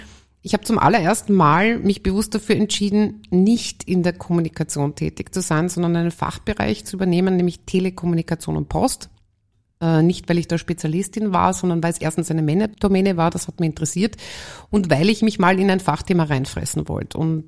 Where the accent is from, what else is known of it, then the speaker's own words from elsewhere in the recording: Leoben, Styria, Austria; Ich komme aus Leoben